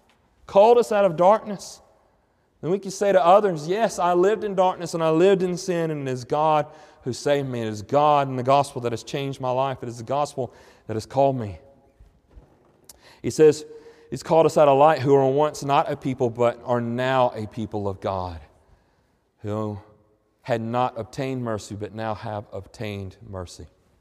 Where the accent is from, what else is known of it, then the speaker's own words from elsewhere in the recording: Montgomery, Alabama, United States; born there; I remember my parents tell me I was born in Montgomery, Alabama, and they brought me home to the trailer that they lived in.